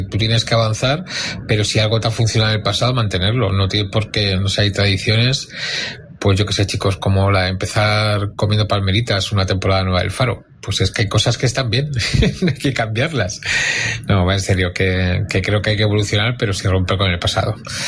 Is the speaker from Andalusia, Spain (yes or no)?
no; Madrid, Community of Madrid, Spain; Hola, buenas. … de Madrid.